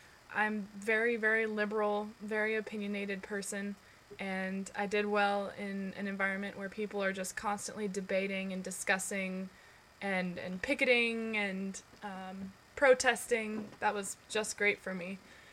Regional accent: San Diego, California, United States; I'm 23 years old, and I'm a San Diego native. I was born and raised in East County, San Diego. Woohoo! Love that place. Still living out there currently with my parents in El Cajon.

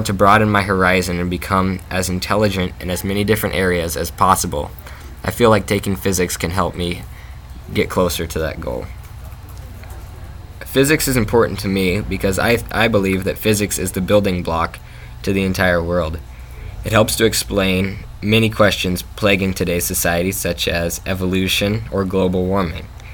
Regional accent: Tucson, Arizona, United States; I'm from Tucson, Arizona, in southern Arizona, near the Mexican border.

